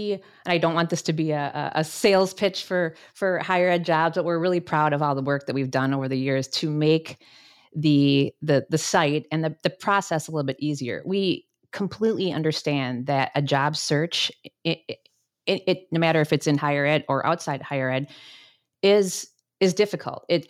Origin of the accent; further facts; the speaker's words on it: Wisconsin, United States; now in Chicago, United States; And I will also say that I grew up in Wisconsin. So if you hear the about in some of the words, that's where it's coming from.